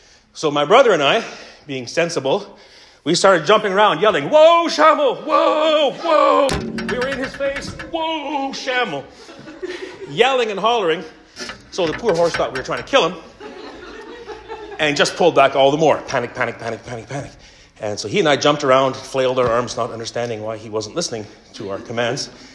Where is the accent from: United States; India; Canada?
Canada; being Canadian boys, we didn't really know what we were doing